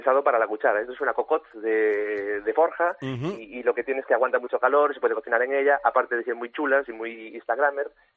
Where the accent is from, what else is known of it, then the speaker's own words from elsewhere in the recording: Galicia, Spain; como buen gallego